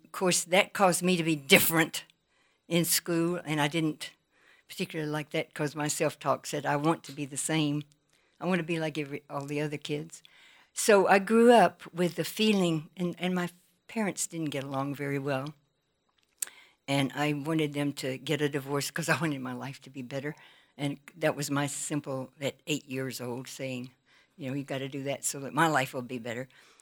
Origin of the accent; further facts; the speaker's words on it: Georgia, United States; I too grew up in the South. I grew up in Georgia, in the rural South.